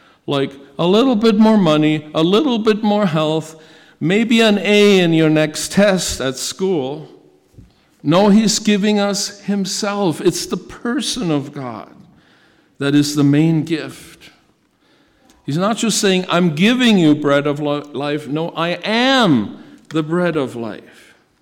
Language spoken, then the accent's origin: English; Germany; English is a second language; You know, I grew up in Germany, pretty small town, about 5,000 people.